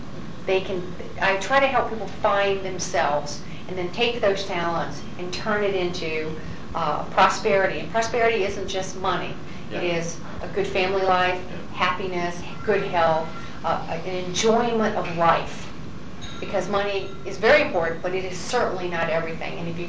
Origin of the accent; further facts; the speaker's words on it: the South, United States; accent: Southern; just got rid of some of my southern accent.